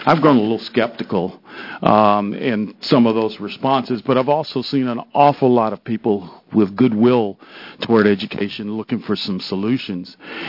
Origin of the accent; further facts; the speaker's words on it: Washington, District of Columbia, United States; I grew up in Washington, D.C., and since Dwight Eisenhower, every president has said he's going to be the education president of the United States.